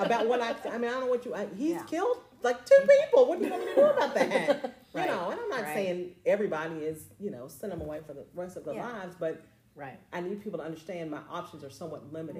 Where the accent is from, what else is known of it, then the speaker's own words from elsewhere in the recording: Lexington, Kentucky, United States; You know, so I think born and raised in Lexington, I have a little bit of trust